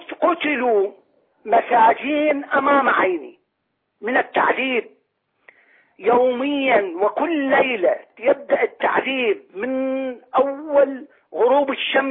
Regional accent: Iraq; now in Jordan; أنا بصراحة عراقي هربت من ظلم الشيعة من العراق، وأنا الآن في الأردن،

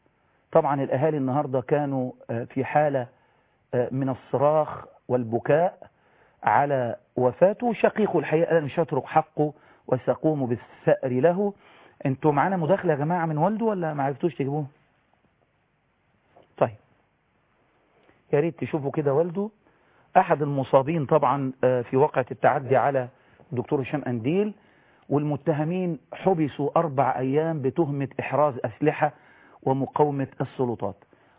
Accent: Egypt; يعني انا استبعد ان احنا يعني عندنا في مصر

